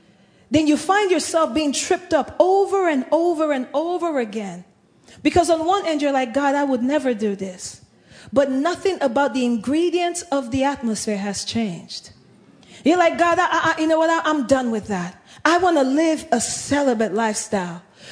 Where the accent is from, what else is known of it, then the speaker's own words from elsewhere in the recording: Nigeria; I'm Nigerian. In my country, sometimes in the movies